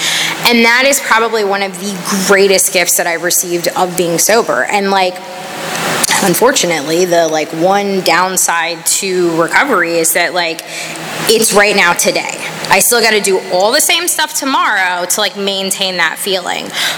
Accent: Tampa, Florida, United States; But I grew up in Tampa, so Gasparilla is like a thing.

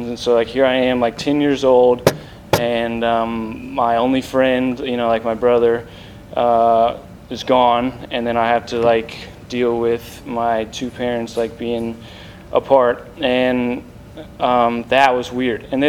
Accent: Tampa, Florida, United States; born there; So I was born in Tampa

